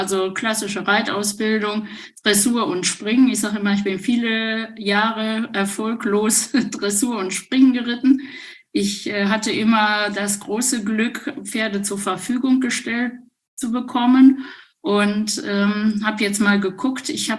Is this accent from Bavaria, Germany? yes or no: no; Wanne-Eickel, North Rhine-Westphalia, Germany; dass ich groß geworden bin in Wanne-Eickel bei meinen Großeltern.